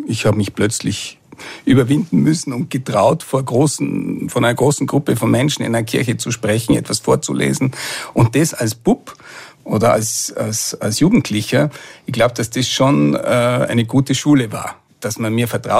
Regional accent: Vorarlberg, Austria; Ich bin ein Vorarlberger, ich habe dort die Handelsakademie besucht und danach kurz bei der Hypobank gearbeitet und dann habe ich in Innsbruck Wirtschaft studiert

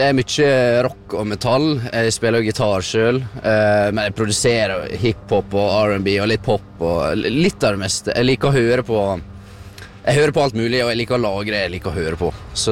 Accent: Åheim, Vestland, Norway; Jeg vokste opp på Åheim, vet du, litt ut, helt ut mot Vestkapp, helt vest

